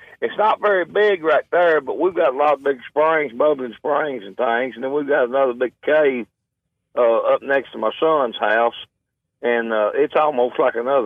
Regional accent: Kentucky, United States; We're from South Central Kentucky. We were raised. Our farm is between Edmonton and Glasgow, Kentucky.

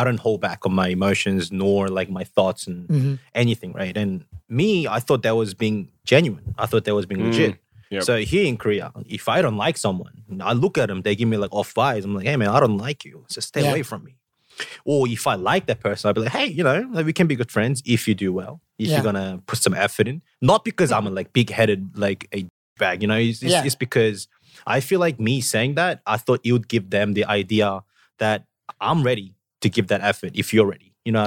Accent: Australia; there are bits and pieces that I don't get because I grew up in Australia most of my time.

